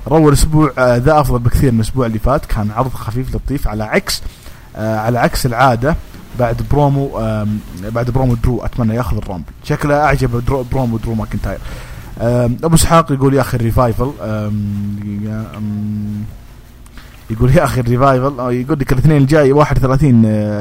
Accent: Saudi Arabia; لأن عندنا في السعودية فين يعني وين

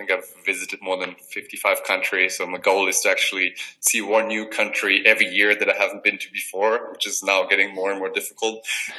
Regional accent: Germany; I'm from Germany. We live in six different countries.

